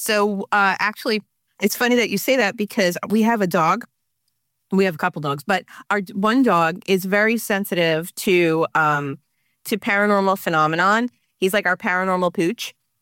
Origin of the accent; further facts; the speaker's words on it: New Jersey, United States; I grew up in North New Jersey and in an Italian-American family, go figure.